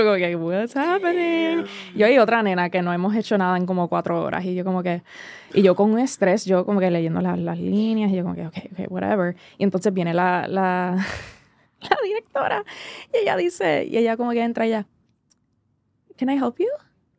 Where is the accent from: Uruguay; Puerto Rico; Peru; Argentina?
Puerto Rico; como latina, especialmente puertorriqueña